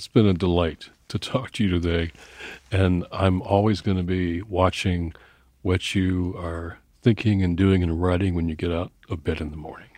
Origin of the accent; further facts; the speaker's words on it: Detroit, Michigan, United States; I grew up in Detroit. Ontario was right next door across the river.